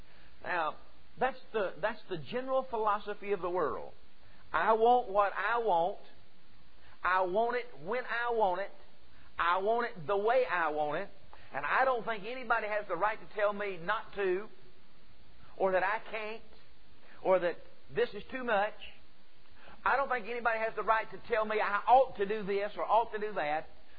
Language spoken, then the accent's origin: English; the South, United States; born there; I was born in the South. It's a gene thing down here.